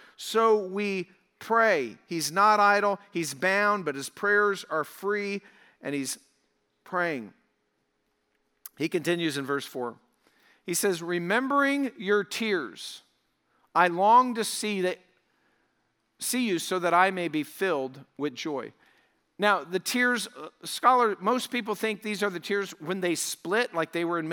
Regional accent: Colorado, United States; But then I moved to southern Colorado, what I consider my hometown.

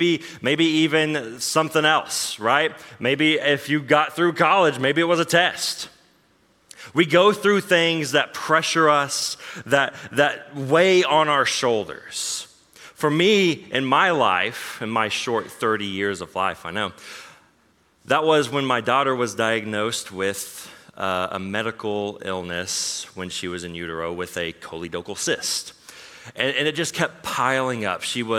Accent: Oklahoma, United States; moved away; also born or lived in Florida; I am originally from Oklahoma, moved to Florida, crazily now, my wife and I, and Athalia, our daughter, has now moved to Ohio, straight from Florida.

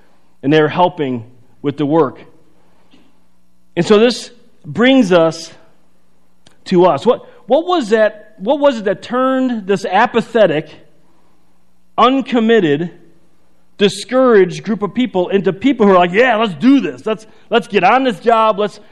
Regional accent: Chicago, Illinois, United States; listen, I was raised in Chicago, and snow, we just laugh at it.

